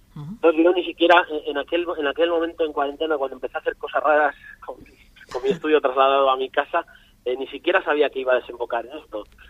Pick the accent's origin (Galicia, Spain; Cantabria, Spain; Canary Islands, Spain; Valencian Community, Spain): Cantabria, Spain; Laredo; Somos los dos de Laredo.